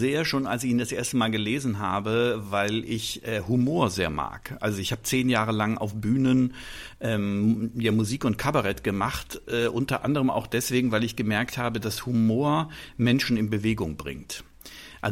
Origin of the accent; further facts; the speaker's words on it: North Rhine-Westphalia, Germany; Ich bin aufgewachsen in Ostwestfalen